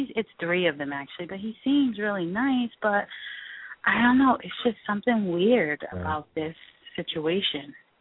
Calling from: Connecticut, United States; I'm calling from Connecticut.

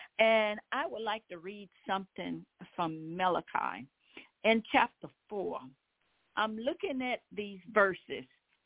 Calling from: Zachary, Louisiana, United States; I am calling from Zachary, Louisiana.

